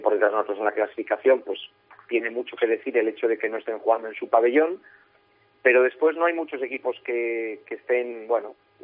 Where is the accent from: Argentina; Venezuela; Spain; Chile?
Spain; Valladolid, Castile and León; como vallisoletano